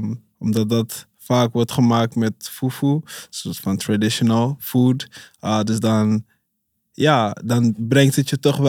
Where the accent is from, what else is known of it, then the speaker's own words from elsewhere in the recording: Amsterdam, North Holland, Netherlands; ik groeide op in Amsterdam-Oost bij de Dappermarkt, Muiderpoort.